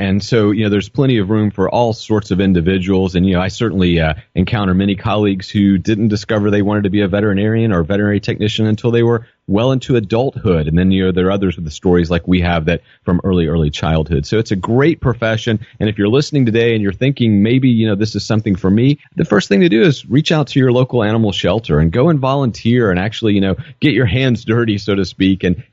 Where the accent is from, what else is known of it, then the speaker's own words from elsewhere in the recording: Georgia, United States; also born or lived in Alabama; I am from the South. I grew up in rural South Georgia. I was originally born in rural South Alabama, but I moved to South Georgia when I was a little child, as we like to say, knee-high to a grasshopper.